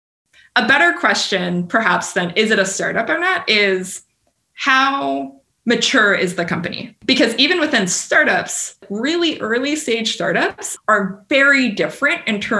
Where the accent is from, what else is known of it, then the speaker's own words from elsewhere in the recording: Washington, United States; Like I grew up in Washington State. I like some things about Seattle.